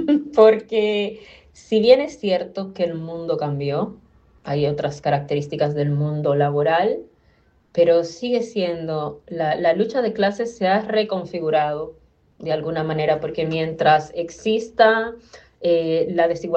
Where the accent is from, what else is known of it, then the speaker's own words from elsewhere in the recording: Dominican Republic; De República Dominicana.